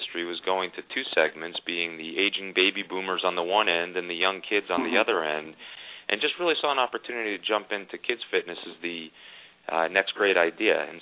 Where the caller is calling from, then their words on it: Denver, Colorado, United States; Well, I am calling from lovely Denver, Colorado, where the sky is blue and it's beautiful out.